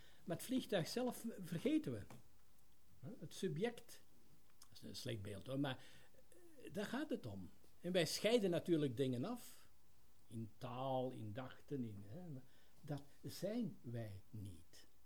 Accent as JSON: {"language": "Dutch", "country": "Belgium", "said": "ik ben Belg, ik ben geboren daar"}